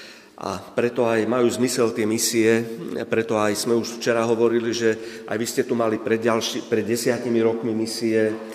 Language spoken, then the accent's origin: Slovak; Bratislava, Bratislava Region, Slovakia; Ja pochádzam z katolíckej rodiny, mám 5 súrodencov, pochádzam z Bratislavy, moji rodičia, otec je z východu, od Bardejova, mama je zo stredného Slovenska